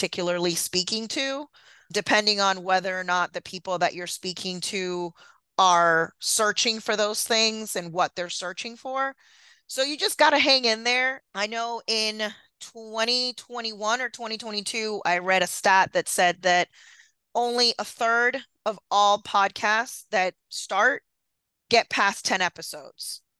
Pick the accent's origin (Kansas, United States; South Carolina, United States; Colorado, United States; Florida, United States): Florida, United States; I am from Florida.